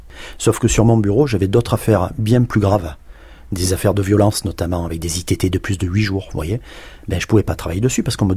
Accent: Marseille, Provence-Alpes-Côte d'Azur, France; moi, je venais de Marseille.

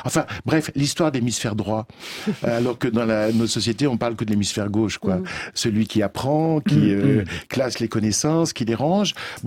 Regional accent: France; moved away as an adult; now in Belgium; moi, je suis un Français qui est allé s'installer en Belgique.

